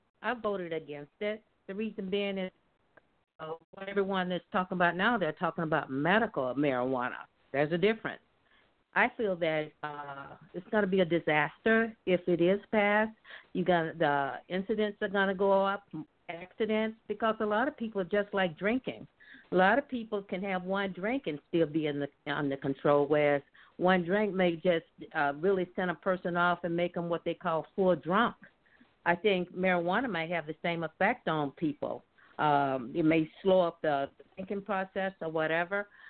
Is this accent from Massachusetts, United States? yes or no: no; Glendale, Arizona, United States; I'm from Glendale, Arizona.